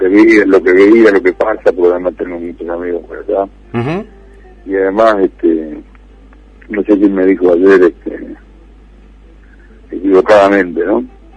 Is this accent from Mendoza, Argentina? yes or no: no; Villa Diamante, Buenos Aires Province, Argentina; also born or lived in Monte Grande; nací en Monte Grande, me crié en Villa Diamante, hasta los 10 años, después por las inundaciones nos volvimos a Monte Grande.